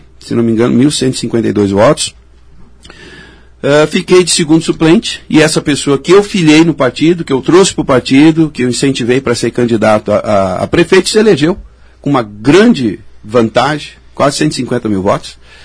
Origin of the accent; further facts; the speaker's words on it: Porto Alegre, Rio Grande do Sul, Brazil; now in Caxias do Sul, Brazil; tenho 47 anos, sou natural de Porto Alegre, estou em Caxias há praticamente 17 anos.